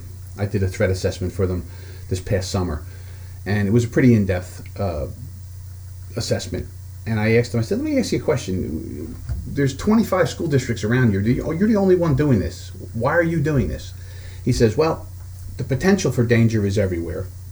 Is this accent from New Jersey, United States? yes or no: yes; New Jersey, United States; Remember, we're from Jersey.